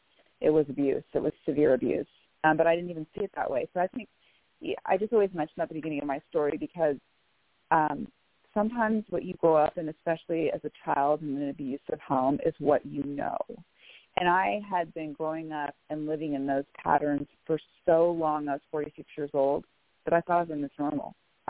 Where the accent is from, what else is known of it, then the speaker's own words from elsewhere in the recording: Menlo Park, California, United States; I was born in Menlo Park, California, originally from the Bay Area.